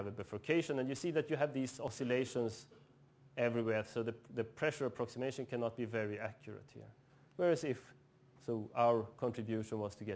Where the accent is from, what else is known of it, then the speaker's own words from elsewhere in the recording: Norrland, Sweden; English is a second language; since I'm from Northern Sweden